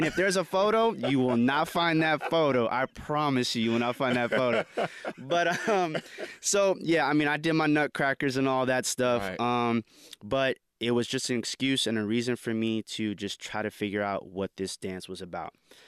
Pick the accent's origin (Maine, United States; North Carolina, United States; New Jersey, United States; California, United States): California, United States; Los Angeles; growing up in the Silver Lake / Echo Park area, 90s, not so much of your fun neighborhood.